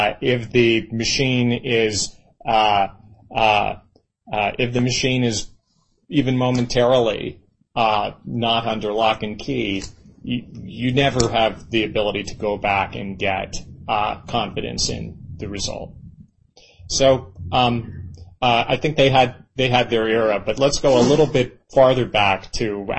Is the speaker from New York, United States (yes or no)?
no; Pennsylvania, United States; I'm from Pennsylvania, and that's how I voted when I started to vote